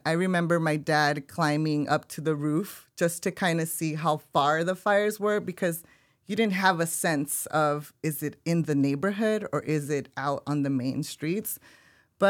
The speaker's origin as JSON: {"language": "English", "town": "Los Angeles", "region": "California", "country": "United States", "tie": "born or raised there", "said": "Growing up in South LA, that's what I knew. As a teenager, that's what I knew. So that was my universe, just so I can paint a picture for you of what it was like growing up here."}